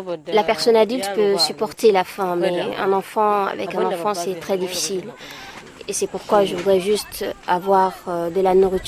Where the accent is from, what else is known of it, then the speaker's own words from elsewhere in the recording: Kinasaram, Nigeria; moved away; j'ai dû repartir au Nigeria dans ma ville natale à Kinasaram. Et j'ai pas retrouvé ma famille à Kinasaram.